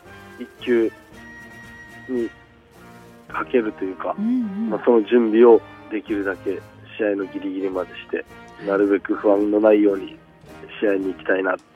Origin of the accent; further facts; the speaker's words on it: Fukuoka, Japan; いや自分福岡出身、福岡ですって言ったら